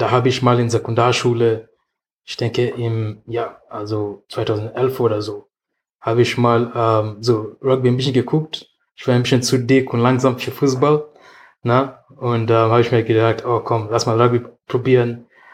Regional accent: Nairobi, Kenya; German is a second language; Also ich komme aus Kenia, von der Hauptstadt Nairobi.

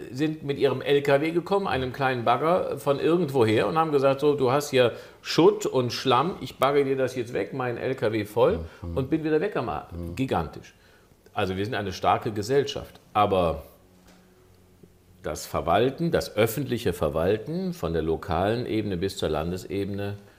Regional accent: Rheinbach, North Rhine-Westphalia, Germany; Ich komme aus einer von der Flut betroffenen Region, in meinem Wahlkreis, zwar eine Stadt, meine Heimatstadt Rheinbach

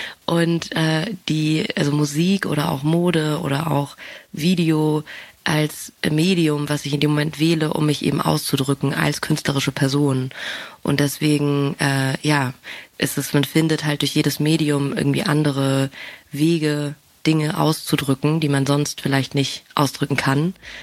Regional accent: Southern Germany, Germany; Ich bin ja in einem Umfeld aufgewachsen in Süddeutschland, wo einfach schon ich sehr, sag ich mal, anders war immer.

